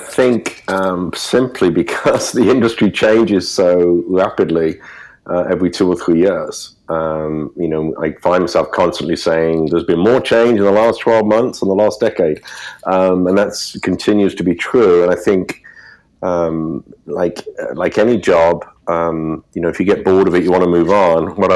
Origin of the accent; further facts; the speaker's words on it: United Kingdom; moved away as an adult; now in Connecticut, United States; you'll guess from my accent, originally from the UK, now living in Connecticut. I've been here 10 years